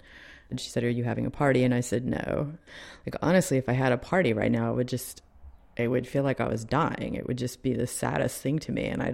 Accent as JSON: {"language": "English", "region": "Texas", "country": "United States", "tie": "born or raised there", "moved": "as an adult", "lives_now": "New York City, United States", "said": "I came here 30 years ago. I don't want to say I bought into the dream. I grew up in Texas. I never thought I would end up anywhere but New York City."}